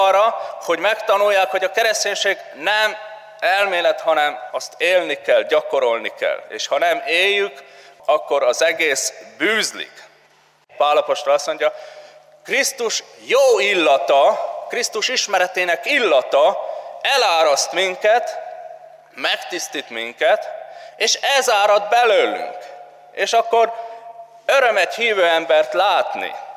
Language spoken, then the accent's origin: Hungarian; Transylvania, Romania; Nem olyan rég Erdélyben jártam, ahonnan származok